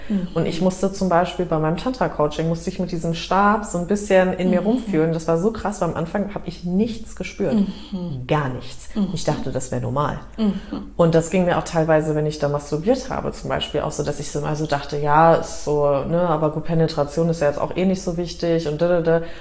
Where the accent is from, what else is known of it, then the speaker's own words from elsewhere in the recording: United States; German is a second language; also born or lived in Canada; now in Germany; ich bin in Amerika aufgewachsen, ich war lange in Kanada.